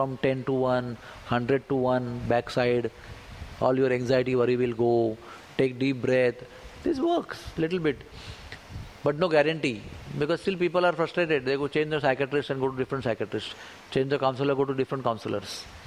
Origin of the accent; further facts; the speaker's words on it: Mulki, Karnataka, India; That deity of Prahlad is in my hometown called Mulika Kshetra, which is called as Mulki, which is 25 kilometers south to Udupi, 25 kilometers north to Mangalore.